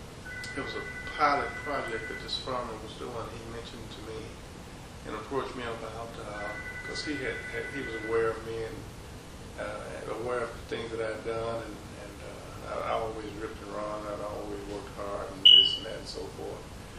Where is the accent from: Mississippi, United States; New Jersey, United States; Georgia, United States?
Mississippi, United States; Coahoma; Coahoma, Mississippi, this community.